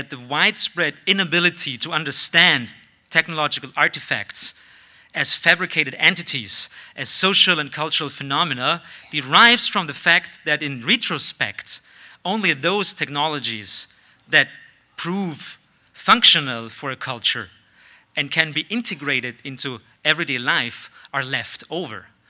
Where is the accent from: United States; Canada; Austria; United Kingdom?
Austria; So, first of all, I'm from Austria.